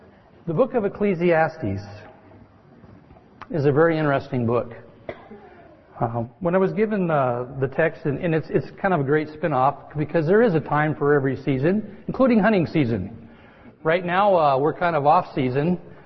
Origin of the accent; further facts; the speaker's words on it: California, United States; I grew up in Modoc County, and it's a very sparsely populated county, very much like Trinity County, and enjoyed growing up hunting and fishing.